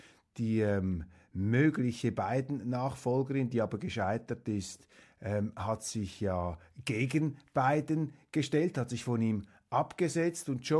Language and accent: German; Zurich, Switzerland; In der Nähe des Zürcher Flughafens, dort bin ich aufgewachsen